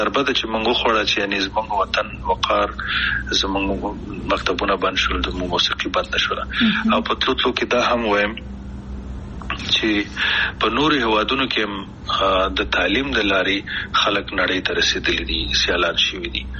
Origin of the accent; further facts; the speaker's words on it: Afghanistan; مونږ کوم افغانان یو چې خپل خپې و هو کنه مونږ کوم پښتانه او پتیالی او نومیالی یو